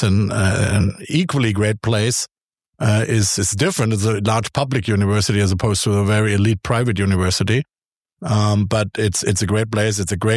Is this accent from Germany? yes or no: yes; Germany; English is a second language; given that I grew up in Germany